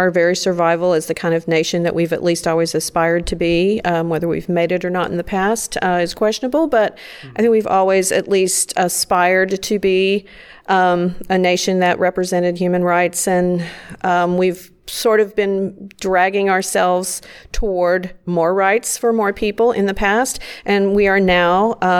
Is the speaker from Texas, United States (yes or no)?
yes; Texas, United States; now in Austin, United States; Well, I'm originally from North Texas, but I've lived in Austin for 33 years, so I guess I can claim Austin as my home at this point.